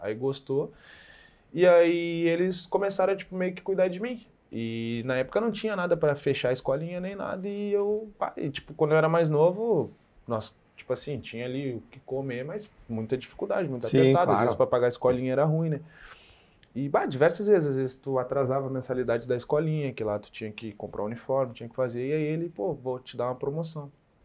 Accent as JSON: {"language": "Portuguese", "town": "Alvorada", "region": "Rio Grande do Sul", "country": "Brazil", "tie": "born or raised there", "said": "eu cresci em Alvorada e eu sou muito apegado em casa, né?"}